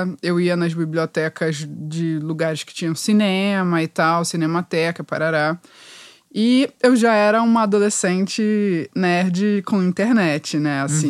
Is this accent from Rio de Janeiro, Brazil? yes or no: yes; Rio de Janeiro, Brazil; com 12 anos eu cresci em Botafogo, aqui no Rio.